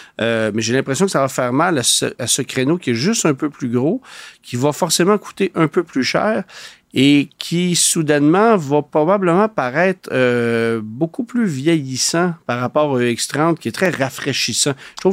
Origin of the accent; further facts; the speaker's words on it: Canada; du moins chez nous au Canada